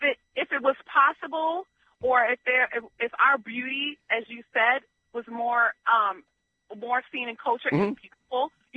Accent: New York, United States; To me, growing up in New York, that's not really interracial.

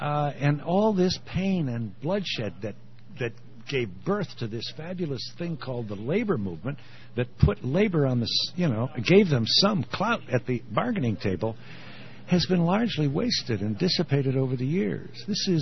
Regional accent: Cleveland, Ohio, United States; I'm from Cleveland. I was born and raised in Cleveland.

